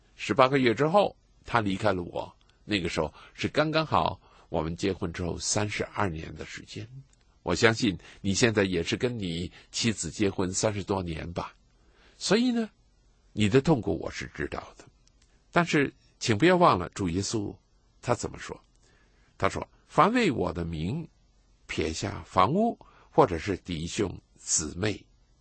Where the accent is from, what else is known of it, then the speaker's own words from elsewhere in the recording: China; 当然我们不是以色列人，我们是中国人，我们中国人到那个时候我们也要代表我们中国人的同胞到主的面前。